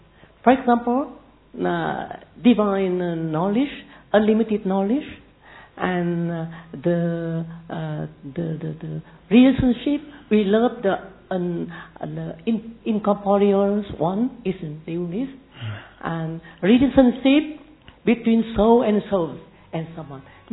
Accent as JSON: {"language": "English", "country": "Vietnam", "second_language": "English", "said": "from Vietnam."}